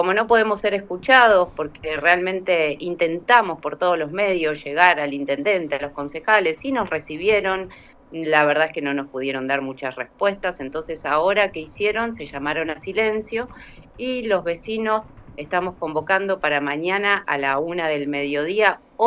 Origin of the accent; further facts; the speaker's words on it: San Martín de los Andes, Neuquén, Argentina; born there; Yo soy nacida en San Martín de los Andes